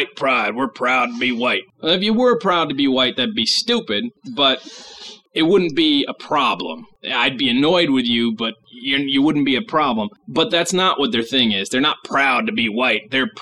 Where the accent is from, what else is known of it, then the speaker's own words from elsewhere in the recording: Fort Worth, Texas, United States; born there; and I say I was born in Fort Worth, Texas. It's kind of neat, I guess, because it's different, but I don't give a shit where I was born.